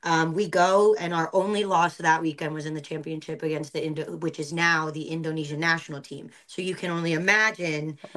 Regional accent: Philippines; the Philippines, we were colonized by the Spanish, but then have a lot of American influence because we are an American territory, right?

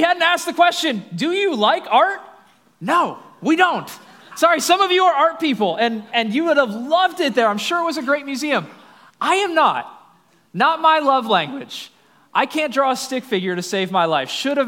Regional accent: Cape Coral, Florida, United States; So we're from Cape Coral, not a big city.

